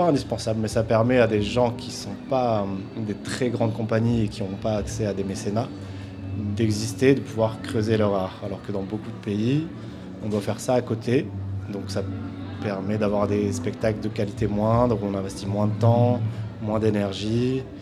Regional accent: Occitanie, France; Et moi, je suis du sud de la France.

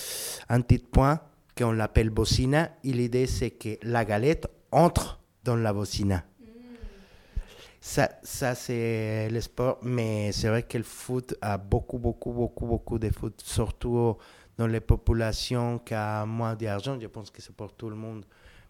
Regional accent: Bogotá, Colombia; French is a second language; moved away as an adult; now in France; J'ai 44 ans. Et je viens de Bogota, Colombie.

